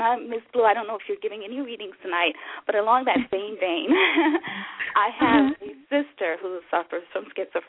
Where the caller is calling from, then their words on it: North Carolina, United States; I'm calling from North Carolina, and I'm a new listener to the remix.